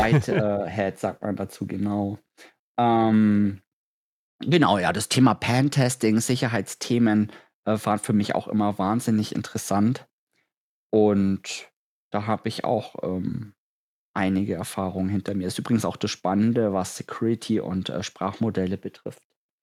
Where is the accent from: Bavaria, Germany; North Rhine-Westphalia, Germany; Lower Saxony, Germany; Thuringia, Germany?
Bavaria, Germany; Nuremberg; ich komme aus Nürnberg